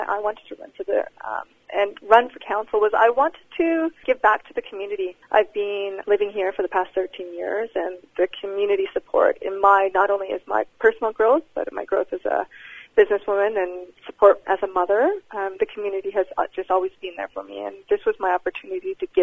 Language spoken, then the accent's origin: English; Richmond, British Columbia, Canada; now in Smithers, Canada; I grew up in Richmond, and my parents were immigrants from Japan, and I was born in Canada and raised here.